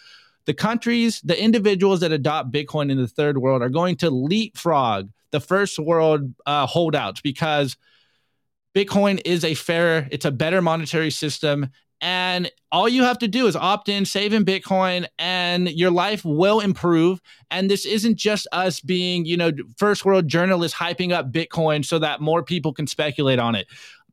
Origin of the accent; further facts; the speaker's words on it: United States; Look, I'm an American. I'm a first generation American.